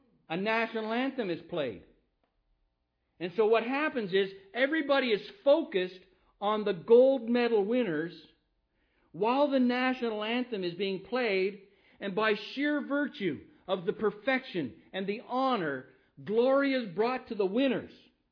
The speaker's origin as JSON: {"language": "English", "country": "Canada", "said": "I'm Canadian, and I'm very proud about my team because they're up 2-0."}